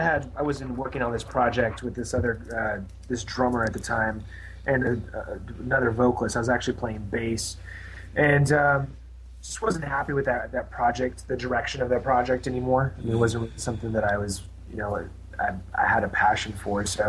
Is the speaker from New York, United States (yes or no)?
no; Baton Rouge, Louisiana, United States; actually was raised in Baton Rouge, Louisiana. I've lived here long enough to for sure call it, you know, my hometown, as the rest of the guys as well.